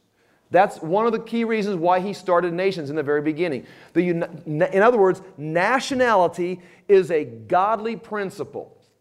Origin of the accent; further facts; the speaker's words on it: United States; as an American, I see us having some problems.